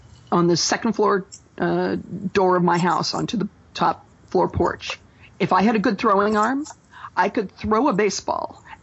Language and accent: English; California, United States; now in Indiana, United States; I'm a Californian who moved to this part of the country.